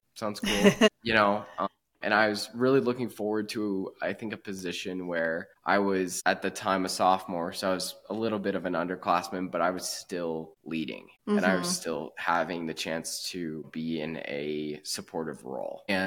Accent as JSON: {"language": "English", "region": "Colorado", "country": "United States", "tie": "born or raised there", "said": "Yeah, so I grew up here in Colorado, so I was very outdoorsy."}